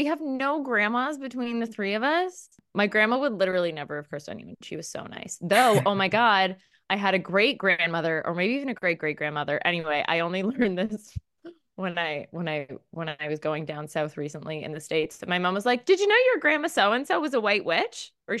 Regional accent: London, Ontario, Canada; My hometown, London, Ontario, we once had a big sinkhole

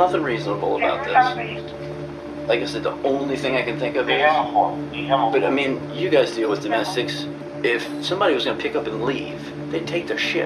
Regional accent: Ocean Springs, Mississippi, United States; You see, I'm from Ocean Springs.

